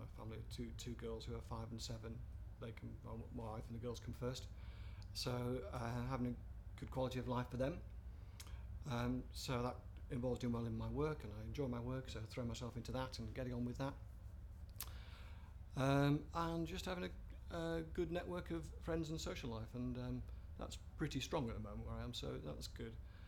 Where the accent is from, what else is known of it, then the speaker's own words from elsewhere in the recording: Baildon, Yorkshire and the Humber, United Kingdom; moved away as an adult; In Yorkshire. So I was born near Bradford, in a place called, lived in Bailden, which is on the edge of Bradford, for a good 18 years until I left to go to university